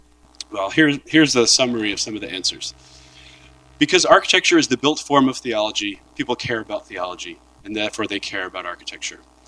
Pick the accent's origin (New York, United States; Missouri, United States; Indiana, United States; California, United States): New York, United States; I'm from New York. You know, this is how we talk.